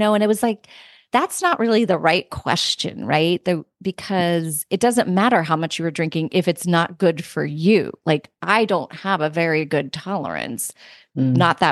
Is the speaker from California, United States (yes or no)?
yes; California, United States; born there; now in Connecticut, United States; I am in Connecticut, but I am from California. So I started out born in California, now living in Connecticut all the way across the entire country.